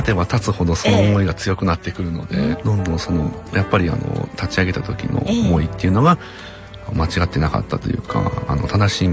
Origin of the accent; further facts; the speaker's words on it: Okazaki, Aichi, Japan; それからは地元の愛知県の方に、岡崎の方に戻ってきまして